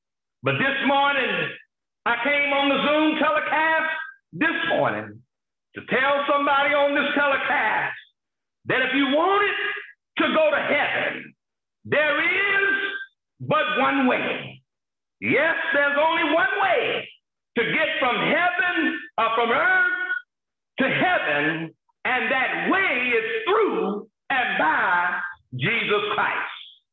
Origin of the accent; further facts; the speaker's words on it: Gary, Indiana, United States; If I wanted to go from my hometown in Gary, Indiana, home of … right next door to Chicago